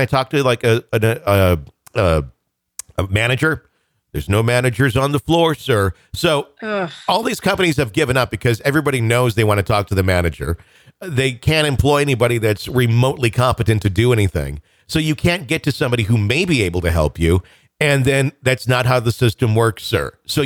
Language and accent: English; Fond du Lac, Wisconsin, United States; because I'm from Fond du Lac and Lac spelled the same way.